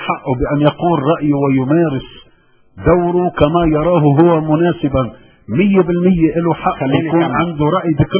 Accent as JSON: {"language": "Arabic", "country": "Lebanon", "said": "نرجع نصير متساويين بالحقوق والواجبات كلبنانيين مع بعضنا البعض"}